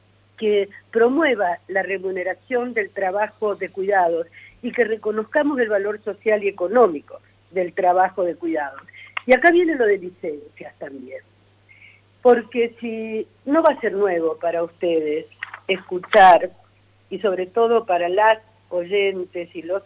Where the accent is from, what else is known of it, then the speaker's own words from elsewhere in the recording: Chacras de Coria, Mendoza, Argentina; También en Mendoza, en mi pueblo, Chacras de Coria